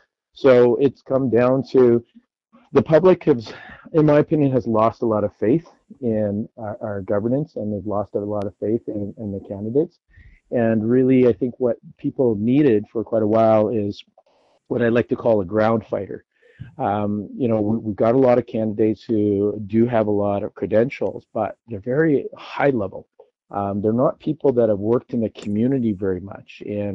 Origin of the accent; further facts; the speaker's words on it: Vancouver, British Columbia, Canada; as a person born and raised in Vancouver, I first have to say I don't really have any other home. This is the only home I've known for my entire life